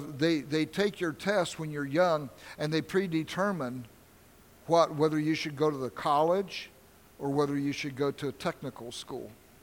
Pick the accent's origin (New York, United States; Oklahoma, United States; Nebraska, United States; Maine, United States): Oklahoma, United States; I was raised in Oklahoma. You know, some of my friends were Indians.